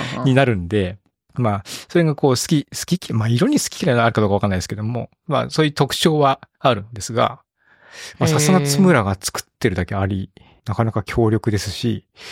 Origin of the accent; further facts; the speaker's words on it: North Kanto, Japan; born there; 僕はその北っていうかね、北関東の生まれなんで、まあ寒さは、の対策はわかってるつもりでいるんですが